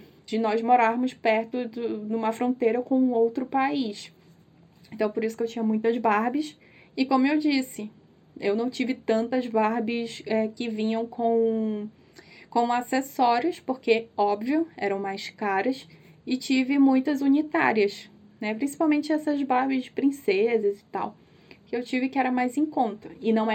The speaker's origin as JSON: {"language": "Portuguese", "town": "Tabatinga", "region": "Amazonas", "country": "Brazil", "tie": "born or raised there", "lives_now": "Manaus, Brazil", "said": "nos mudamos, eu e minha mãe, nós viemos para Manaus. Nós saímos de Tabatinga aqui em 2002, no final de 2002, e viemos, né, para Manaus, nos mudamos."}